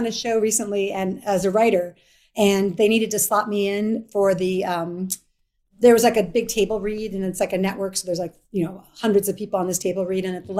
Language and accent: English; Midwest, United States; I'm from the Midwest. It was very common for people to go to high school after junior high.